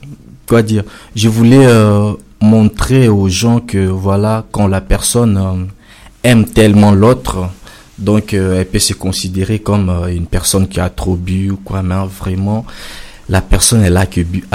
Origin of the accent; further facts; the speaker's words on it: Kinshasa, DR Congo; RDC, Kinshasa.